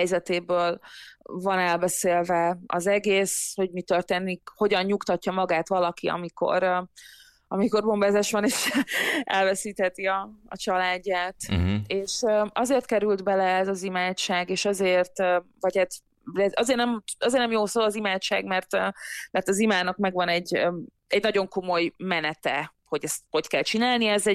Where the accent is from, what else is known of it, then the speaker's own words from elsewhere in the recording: Hungary; born there; Édesapám algériai, egészen fiatalon, 17 évesen jött Magyarországra, és én már itt születtem.